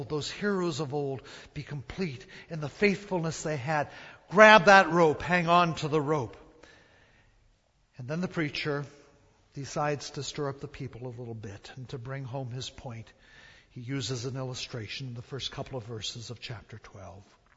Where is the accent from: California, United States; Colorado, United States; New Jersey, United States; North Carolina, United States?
California, United States; San Francisco; Now, I grew up in San Francisco, and I go back every once in a while to the old haunts where I lived, walk some of the streets.